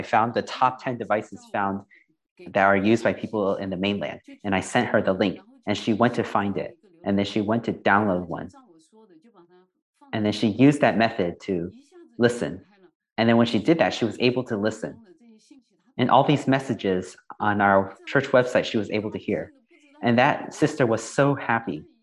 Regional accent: Seattle, Washington, United States; I'm from Seattle.

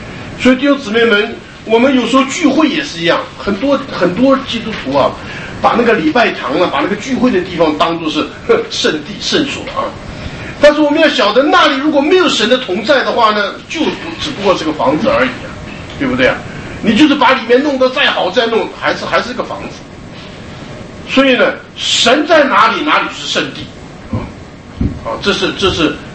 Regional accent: China; 但我们中国人呢，这个对这个脱鞋是更是比较能领会啊。

